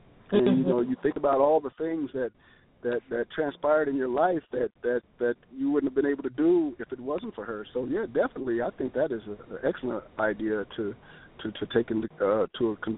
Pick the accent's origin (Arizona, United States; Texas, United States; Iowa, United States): Arizona, United States; Tucson; Arizona, of course, being from Tucson, my Arizona Wildcats